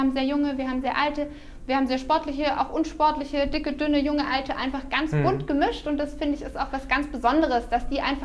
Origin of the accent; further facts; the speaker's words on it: Kuppingen, Baden-Württemberg, Germany; Ja, ich komme aus Kuppingen, also bin quasi Herrenbergerin schon seit immer. Bin dort aufgewachsen, zusammen mit 3 Brüdern.